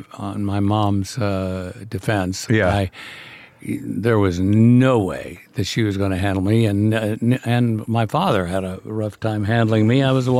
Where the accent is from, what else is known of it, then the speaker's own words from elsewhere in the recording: Southern United States, United States; It's, I'm from the South. I got a fucking accent.